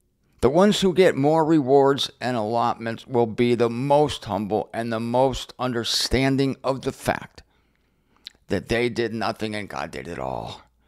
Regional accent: Canton, Ohio, United States; I drove there from my hometown of Canton, Ohio.

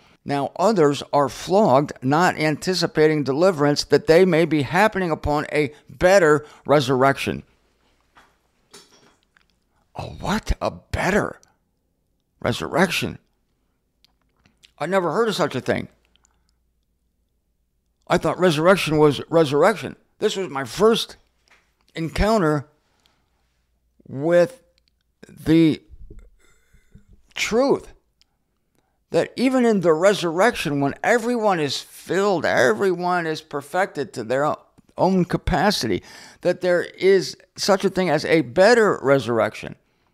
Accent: Canton, Ohio, United States; I drove there from my hometown of Canton, Ohio.

